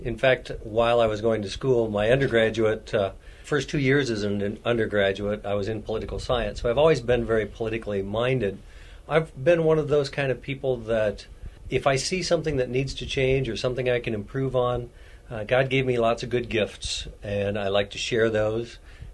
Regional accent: Cherokee, Iowa, United States; Well, I'm born and bred in Iowa, grew up in Cherokee, Iowa, and went to Iowa State University

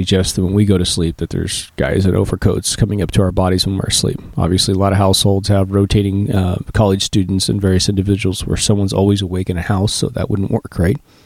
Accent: Kansas, United States; I'm from Kansas, and so I've had hundreds of dreams where I'm looking at the Kansas plains in the middle of the night

